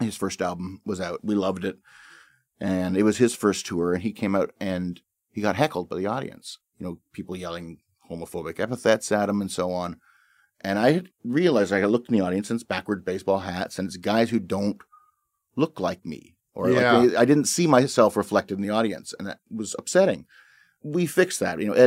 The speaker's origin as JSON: {"language": "English", "country": "Canada", "said": "But I think there is this fear in Canadians that we're going to betray them somehow."}